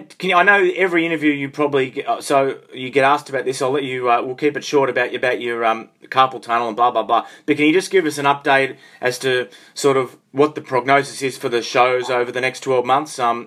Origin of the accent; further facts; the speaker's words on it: Australia; It cost you a trip to Oz, and I'm Australian.